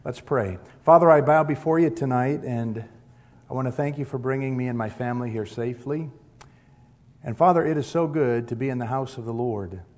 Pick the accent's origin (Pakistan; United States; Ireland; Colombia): United States; Grand Forks, North Dakota; I was born and raised in Grand Forks, North Dakota, and I was raised in a Lutheran church.